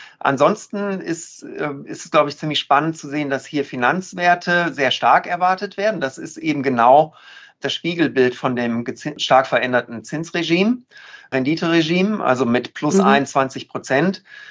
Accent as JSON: {"language": "German", "region": "North Rhine-Westphalia", "country": "Germany", "said": "ich bin ja Ostwestfale."}